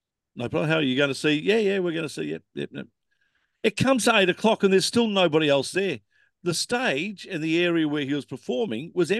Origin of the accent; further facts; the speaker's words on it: Australia; I said, you don't know me, but I'm from Australia.